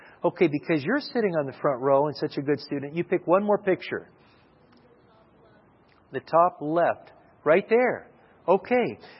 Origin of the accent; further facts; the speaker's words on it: Dallas, Texas, United States; I said, wow, I'm from Dallas area.